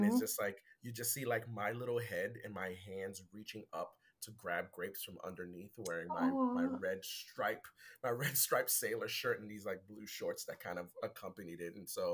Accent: Haiti; first language Haitian Creole; English is a second language; English felt so boring to me in comparison to my native tongue that has like a very, very specific musicality to it. You know, Haitian Creole is an amalgam of like French, Spanish, and like Arabic.

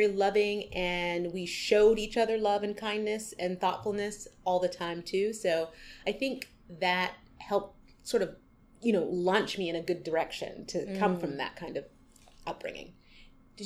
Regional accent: Montreal, Quebec, Canada; I grew up in Montreal, Canada. It was my parents who were from Barbados. So I grew up in a Caribbean Canadian household.

